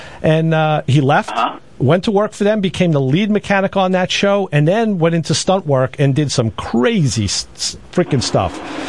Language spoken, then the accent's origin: English; New York, United States; Now, we're not from the South, we're from New York